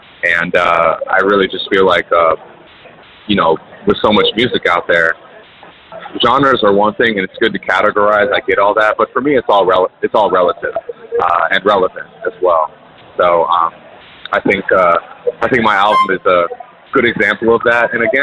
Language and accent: English; California, United States; growing up in the Bay Area, there's so much music that I was exposed to at a young age and playing in my household growing up